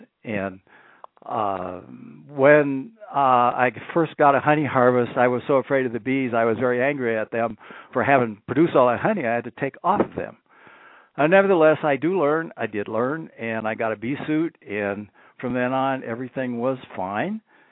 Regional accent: Denver, Colorado, United States; I didn't move into a city until I was about 9, and then I grew up in Denver.

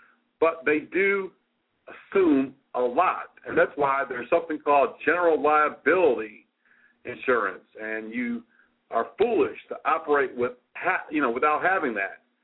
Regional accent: Connecticut, United States; in Portland, Connecticut, my home state.

